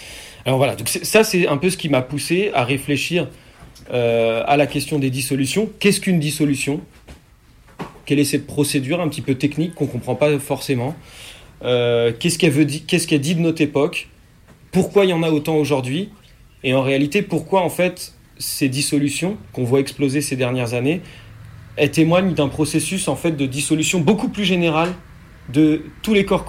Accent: Nantes, Pays de la Loire, France; parce que moi je suis de Nantes, ça m'a poussé à travailler aussi sur ces questions-là.

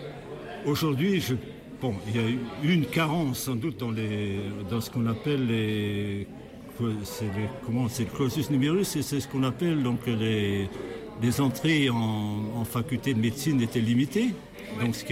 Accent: Plougonver, Brittany, France; J'ai 85 ans cette année, donc je suis né, j'ai vécu à Plougonvert comme agriculteur

